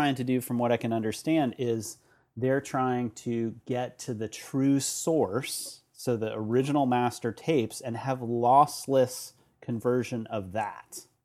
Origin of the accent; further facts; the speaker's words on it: San Francisco, California, United States; I'm not from San Francisco anymore.